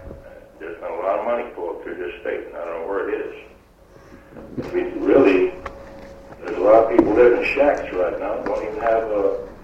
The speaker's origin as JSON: {"language": "English", "town": "Bigway", "region": "Alaska", "country": "United States", "said": "I'm from Bigway, Alaska here. I've been here for over 20 years"}